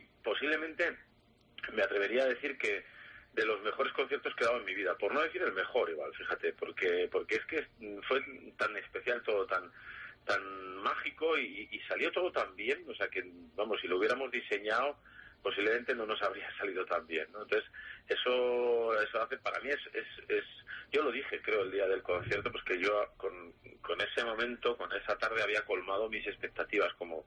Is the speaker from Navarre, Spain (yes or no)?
yes; Zubiri, Navarre, Spain; also born or lived in Pamplona; yo nací en Pamplona realmente, ¿eh? Claro. En la maternidad de Pamplona, sí. Pero mi familia vivía en Zubiri, claro. … en Zubiri he vivido muchos años